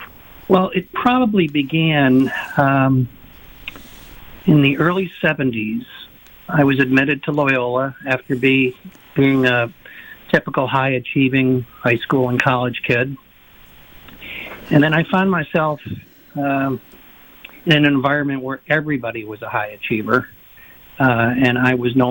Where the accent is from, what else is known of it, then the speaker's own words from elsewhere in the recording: New York, United States; I was blessed to have found an advertisement in my hometown newspaper in upstate New York for TM.